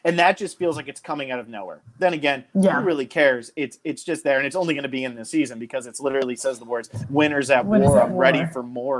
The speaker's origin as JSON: {"language": "English", "region": "New Jersey", "country": "United States", "said": "I'm from New Jersey. I say moment."}